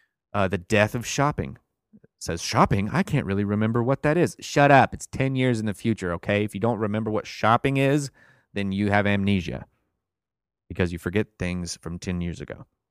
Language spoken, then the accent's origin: English; Dallas, Texas, United States; I come from Dallas. We thrive on congestion and traffic jams, all right?